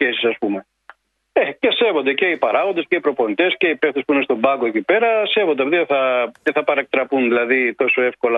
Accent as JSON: {"language": "Greek", "town": "Athens", "region": "Attica", "country": "Greece", "tie": "born or raised there", "lives_now": "Mytilene, Greece", "said": "Μετά επαναπατρίστηκα γιατί εγώ κατάγομαι από τη Μυτιλίνη, αλλά γεννήθηκα και μεγάλωσα στην Αθήνα, εκεί σε μια γειτονιά του Παγκρατίου, στη Γούβα."}